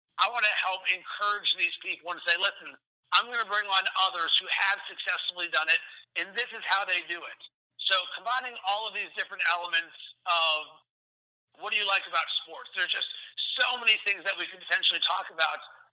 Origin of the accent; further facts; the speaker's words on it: Pittsburgh, Pennsylvania, United States; I was raised in Pittsburgh, but my grandparents were from Chicago.